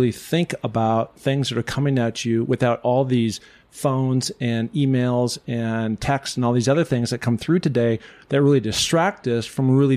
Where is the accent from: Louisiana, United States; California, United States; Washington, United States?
Washington, United States; Seattle; And I grew up in Seattle, Washington, so in the Northwest.